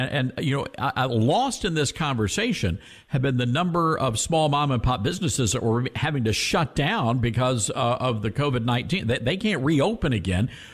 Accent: the South, United States; I'm not from there, you know, but as a Southerner, it was a fun place.

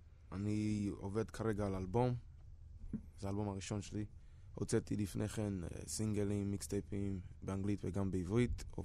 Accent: Poria, Northern District, Israel; יש יישוב ליד דבריה, שנקראת פוריה.

